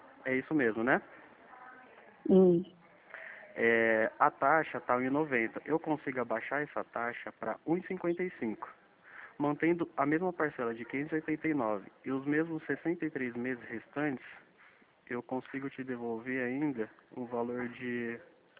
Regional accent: Marília, São Paulo, Brazil; eu sou da cidade de Marília

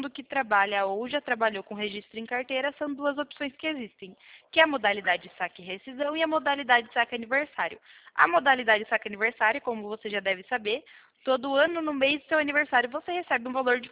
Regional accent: São Paulo, Brazil; Eu sou do interior de São Paulo.

